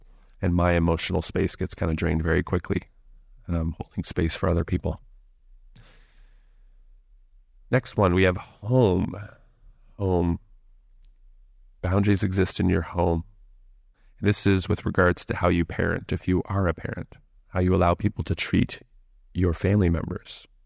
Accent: Canada; also born or lived in Australia; For myself, living in Bali, there are certain things that are happening that are very different from what I'm used to living and growing up in Canada and also living in Australia for a period of time.

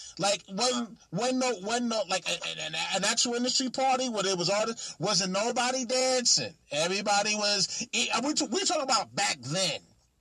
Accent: New York, United States; I'm from New York, you from Chicago.

